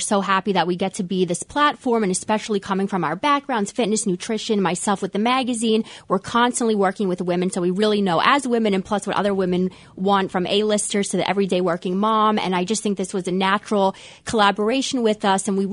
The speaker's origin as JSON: {"language": "English", "region": "Florida", "country": "United States", "tie": "born or raised there", "also_born_or_lived": "Pennsylvania", "said": "Well, not the lovely London, but originally from outside of Philadelphia. I grew up in Florida."}